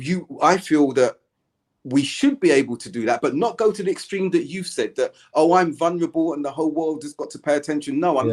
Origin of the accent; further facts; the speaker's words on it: United Kingdom; You know, being British, that I'm that's one aspect, the British stiff upper lip.